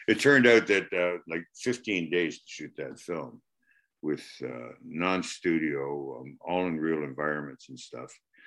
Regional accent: Canada; I'm Canadian

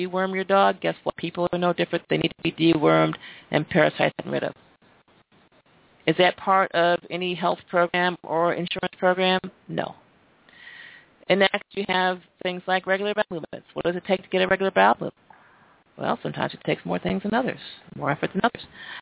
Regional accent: New York, United States; I can speak for New York State because I'm from New York State

